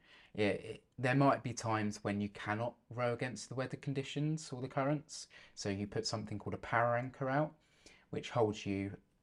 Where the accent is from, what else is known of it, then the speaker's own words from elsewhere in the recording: East of England, United Kingdom; We are from Essex, though, so it's